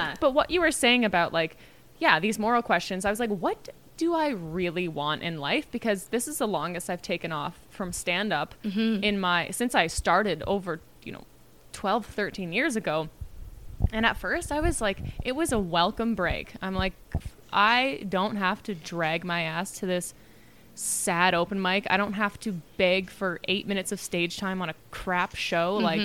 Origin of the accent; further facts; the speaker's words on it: Canada; And I'm like, we're Canadian.